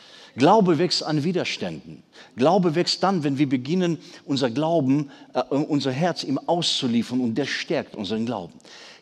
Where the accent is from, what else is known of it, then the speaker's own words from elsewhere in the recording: Siberia, Russia; Geboren und aufgewachsen bin ich in Sibirien.